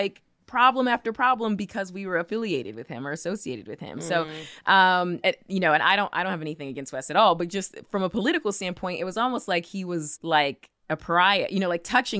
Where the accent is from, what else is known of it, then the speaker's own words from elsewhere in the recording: Kansas City, Missouri, United States; he's from my hometown, Kansas City, shout out KC